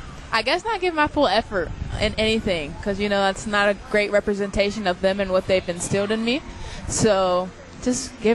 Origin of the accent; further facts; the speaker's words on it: Chapel Hill, North Carolina, United States; I'm from Chapel Hill, North Carolina. I'm a junior, and I've moved 9 times to 8 different states.